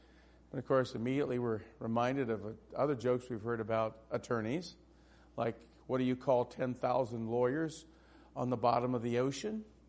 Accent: Indiana, United States; I go, no, I'm from Indiana.

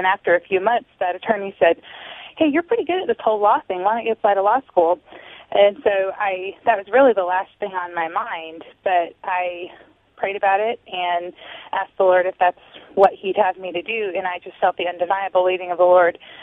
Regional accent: Gresham, Oregon, United States; I grew up in the city of Gresham. For my whole life, I grew up in Gresham.

